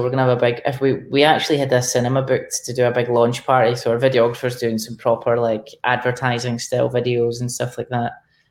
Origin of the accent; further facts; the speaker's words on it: Scotland, United Kingdom; now in England; my own accent annoys the shit out of me because I know how pretentious it sounds to anyone from Scotland.